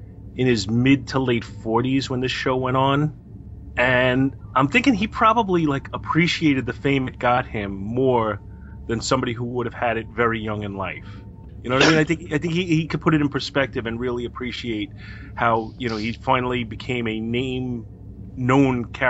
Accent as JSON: {"language": "English", "region": "New York", "country": "United States", "said": "We're both from New York. Of course I know him."}